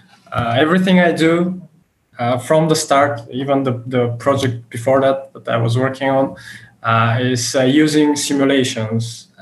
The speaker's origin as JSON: {"language": "English", "country": "Bulgaria", "second_language": "English", "said": "I'm from Bulgaria"}